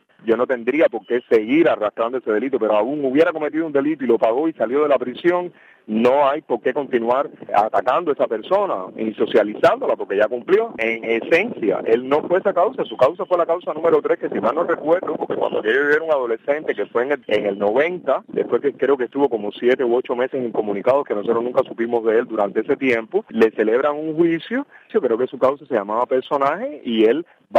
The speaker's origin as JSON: {"language": "Spanish", "country": "Cuba", "said": "yo sencillamente soy un ciudadano cubano"}